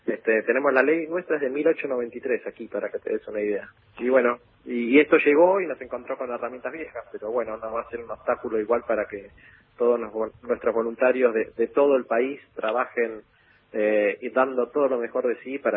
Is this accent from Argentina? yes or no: yes; La Plata, Buenos Aires Province, Argentina; la filial de La Plata, de donde yo soy.